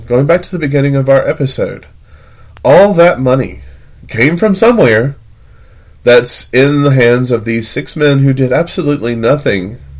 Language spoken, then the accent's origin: English; Tennessee, United States; In my hometown in Tennessee, we had Spirit Week for homecoming.